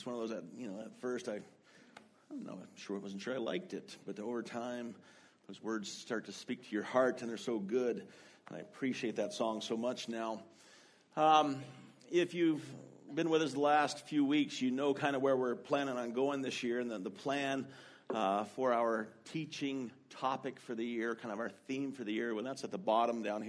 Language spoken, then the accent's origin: English; Oregon, United States; I would never have said that growing up in Oregon.